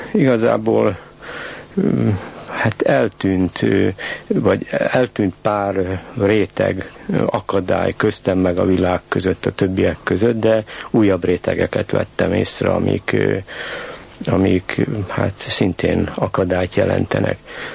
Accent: Bratislava, Bratislava Region, Slovakia; now in Budapest, Hungary; Hát miért élek én pozsonyiként Budapesten?

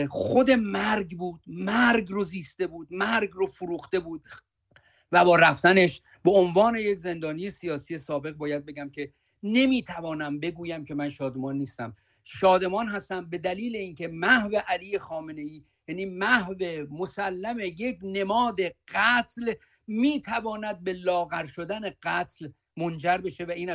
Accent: Tehran, Tehran Province, Iran; من در منطقه سرا اکبرآباد در جنوب غربی تهران بزرگ شدم، بزرگ شده اونجا هم هستم.

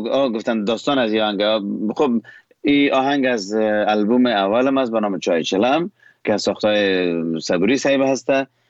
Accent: Kabul, Afghanistan; also born or lived in Herat, Afghanistan; زادگاه من هرات و اما در کابل ما بزرگ شدم، به دلیل وقتی که امروی مردمانی که به لهجه کابلی صحبت میکنم بسیار نرمال کابلی صحبت میکنم، وقتی هراتی باشه بسیار نرمال هراتی صحبت میکنم

